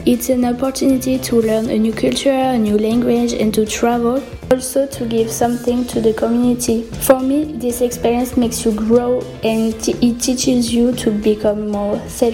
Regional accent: France; English is a second language; I'm 19 years old and I come from France.

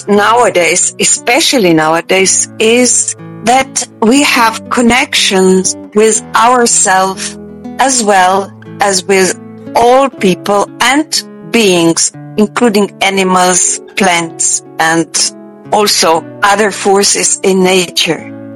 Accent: Slovenia; English is a second language; So not just Slovenia, which I love, it's my home country, but also some other places on the earth inspired me to write poem.

